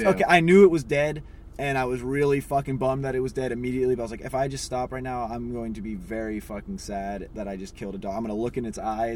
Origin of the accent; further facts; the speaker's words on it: Sacramento, California, United States; No, in Sacramento, where my hometown.